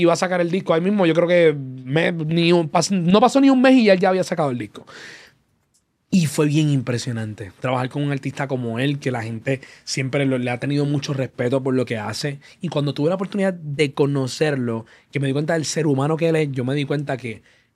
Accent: Cidra, Puerto Rico; yo soy de Sidra, Puerto Rico. So, el que sabe de Puerto Rico sabe que Sidra es un pueblo que no queda cerca del área metro.

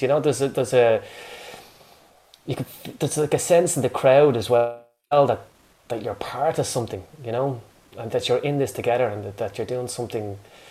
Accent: Dublin, Leinster, Ireland; It's called No Take Backs, and it's just about growing up in Dublin.

